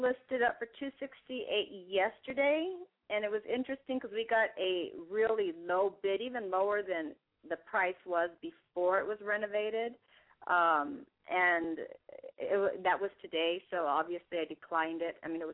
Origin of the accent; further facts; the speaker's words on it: Arizona, United States; So that confuses the heck out of me because I'm from Arizona originally.